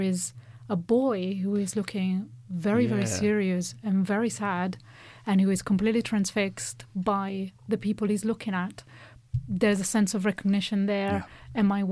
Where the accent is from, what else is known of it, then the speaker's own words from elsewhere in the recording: Italy; in my experience as a girl growing up in Catholic Italy, we were certainly never encouraged to use condoms